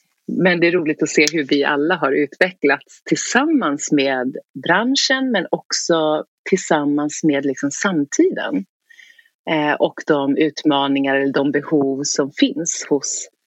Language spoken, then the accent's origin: Swedish; Oxelösund, Södermanland, Sweden; Jag är uppvuxen i Oxelösund, som ligger ungefär 10 mil söder om Stockholm. Det är en kuststad. Liten ort också. Men trevlig.